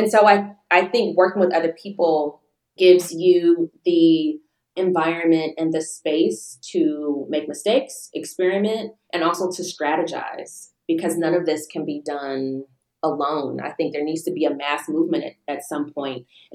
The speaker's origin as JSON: {"language": "English", "region": "Deep South", "country": "United States", "tie": "born or raised there", "said": "a different vision that I saw growing up in the Deep South, where communities are much more segregated."}